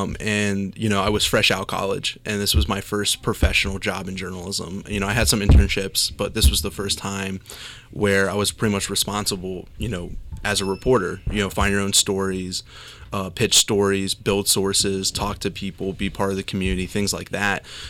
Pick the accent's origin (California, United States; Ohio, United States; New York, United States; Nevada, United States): Ohio, United States; Dayton; that I'm from Dayton, and I'm from, like, the greater Dayton area, and that, you know, I would love to have an opportunity to, you know, report for my hometown paper.